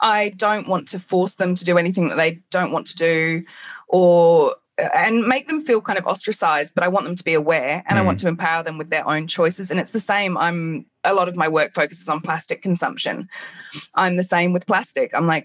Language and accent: English; England, United Kingdom; I grew up in England